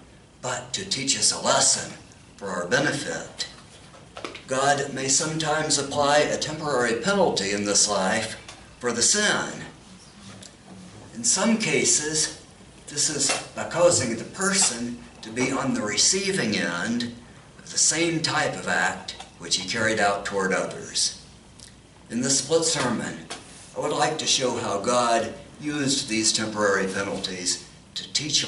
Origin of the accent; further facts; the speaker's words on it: Kingsport, Tennessee, United States; moved away as an adult; also born or lived in Johnson City / Houston; I grew up in Kingsport, born in Johnson City, grew up in Kingsport, went to undergraduate college in Bristol. So from that area, but I lived for almost 40 years in Houston. Now I've moved back.